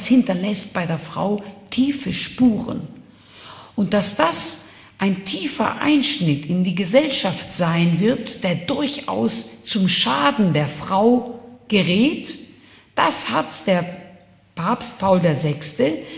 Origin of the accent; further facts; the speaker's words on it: Regensburg, Bavaria, Germany; so viele Menschen, wie meine Heimatstadt Regensburg Einwohner hat.